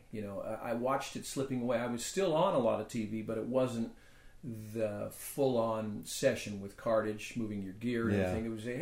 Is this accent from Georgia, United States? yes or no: no; Pasadena, California, United States; I was raised in Pasadena.